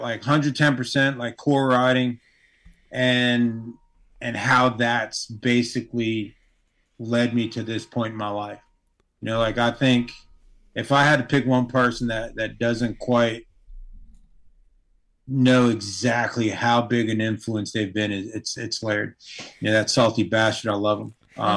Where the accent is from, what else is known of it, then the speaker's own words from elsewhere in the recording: England, United Kingdom; born there; so I was born in England. My pop's military, you know, so I was born off base